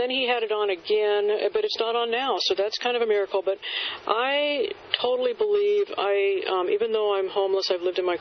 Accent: California, United States; And in my home state of California, it's very...

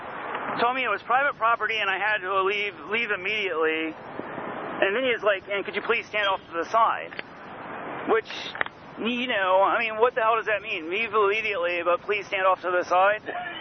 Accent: West Virginia, United States; Quintus got me in so many fights growing up in West Virginia

